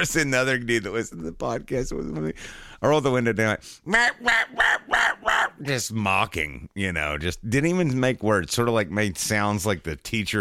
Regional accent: Huntington, West Virginia, United States; He came down from, he's down from Charleston, West Virginia. I'm from Huntington.

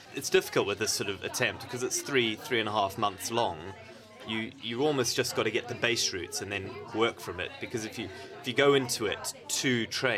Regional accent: Zimbabwe; I grew up in Africa, in Zimbabwe. My father's a game ranger, so we always used to spend our days sort of chasing elephants out the garden and climbing trees and building forts.

